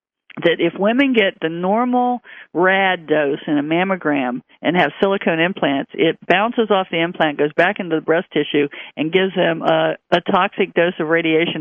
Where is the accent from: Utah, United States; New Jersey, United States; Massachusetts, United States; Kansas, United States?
Kansas, United States; I grew up in Kansas. They had dusters all over the place.